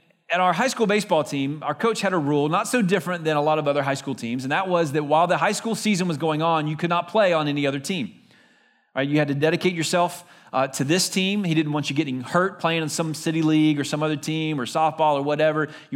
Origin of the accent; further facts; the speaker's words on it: Leesburg, United States; I grew up in Leesburg, and from a very young age, T-ball all the way through high school, played baseball.